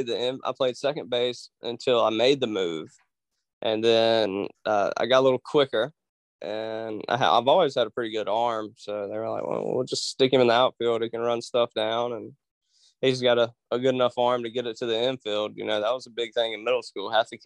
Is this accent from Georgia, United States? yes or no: yes; Kite, Georgia, United States; I'm originally from a little city called Kite, Georgia, like what you fly at the beach and stuff. Population probably like 300, very rural, very out in the sticks, if you will. I lived there until I was like 12 years ol